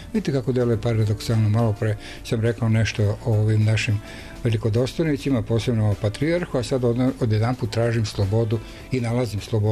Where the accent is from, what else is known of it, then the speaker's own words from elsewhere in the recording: Supetar, Split-Dalmatia County, Croatia; also born or lived in Šibenik; Ja sam odrastao u Supetru na Braču. Moj otac je bio oficir. I tamo su se rodile moje ćerke. Sve, tamo sam živeo 6 godina, a posle toga 10 godina u Šibeniku.